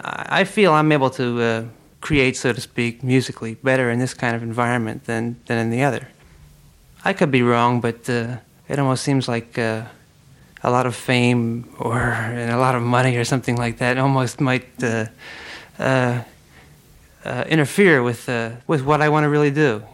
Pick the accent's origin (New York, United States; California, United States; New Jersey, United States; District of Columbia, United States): New Jersey, United States; Trenton; I grew up in the urban area. I'm from Trenton, New Jersey.